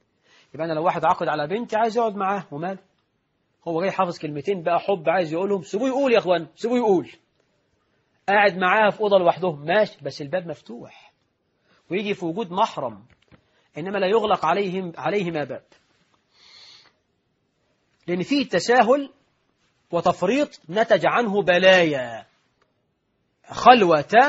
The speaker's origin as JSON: {"language": "Arabic", "country": "Egypt", "said": "وإحنا عندنا في مصر يقول لك أخطب لبنتك ولا تخطبش لابنك"}